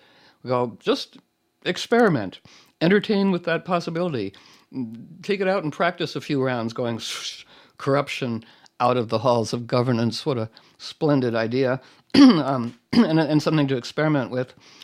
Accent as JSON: {"language": "English", "town": "Washington", "region": "District of Columbia", "country": "United States", "tie": "born or raised there", "said": "I'm in D.C., just outside D.C., right? It's my hometown, and there are, tanks in front of Union Station."}